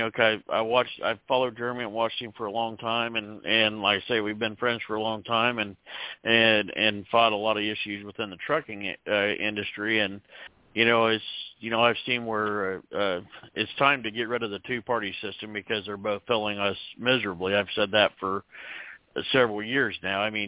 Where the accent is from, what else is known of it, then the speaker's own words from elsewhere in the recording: Missouri, United States; I'm actually calling you from I'm down in Little Rock, Arkansas right now. I'm having my truck worked on, but I am from Missouri.